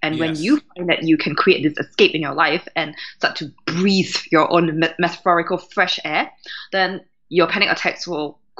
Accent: Singapore; now in Brighton, United Kingdom; I love New York. I love the speed. I come from Singapore, so I know speed.

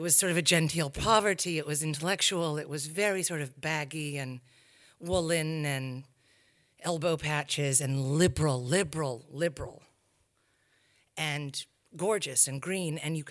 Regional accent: New England, United States; born there; I was born in New England, in a small New England, very bucolic, beautiful New England town, prep school.

